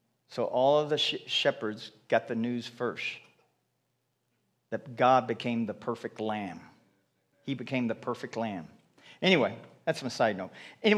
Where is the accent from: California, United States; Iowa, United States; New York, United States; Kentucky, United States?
Kentucky, United States; All of my years growing up in Kentucky, I didn't even know what a feedlot was, never smelled that.